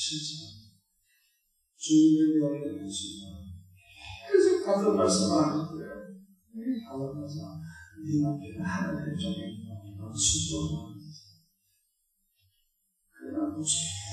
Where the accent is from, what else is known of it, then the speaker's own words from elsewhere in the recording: Seoul, South Korea; 나는 서울 사람이고